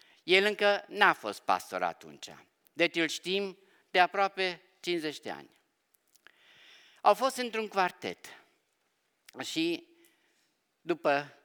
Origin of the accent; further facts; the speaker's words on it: Brașov, Brașov County, Romania; sunt original din Brașov, dintr-o familie maghiară-germană. Am studiat în Cluj la teologia protestantă din Cluj